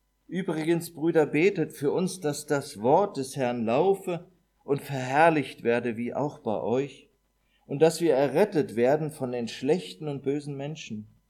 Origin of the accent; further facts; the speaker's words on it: East Germany, Germany; Im damaligen Osten, also ich komme aus der DDR, also in der Schule, beim Sport